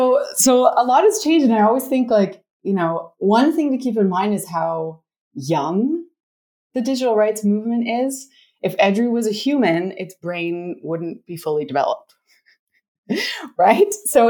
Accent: Canada; So for me, I'm from Canada.

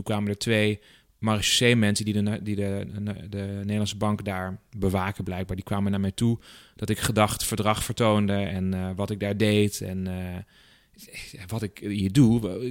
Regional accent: Nijmegen, Gelderland, Netherlands; Ik ben dan inderdaad in Nederland geboren, maar mijn ouders komen uit Israël. Hè? Ik kom uit Nijmegen. Iedereen dacht dat ik een Turk was.

